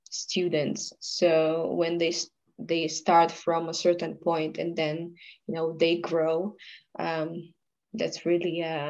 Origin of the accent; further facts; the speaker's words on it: Italy; English is a second language; moved away as an adult; until I was 22 I've been just in my hometown or nearby, whatever, in Italy